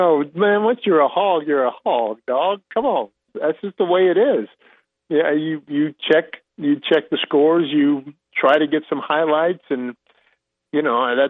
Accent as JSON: {"language": "English", "town": "Fayetteville", "region": "Arkansas", "country": "United States", "tie": "born there", "said": "I was born in Fayetteville, you know, so I don't think any of my friends, any of my teammates, any of my opponents thought that I was going anywhere but the Arkansas Razorbacks."}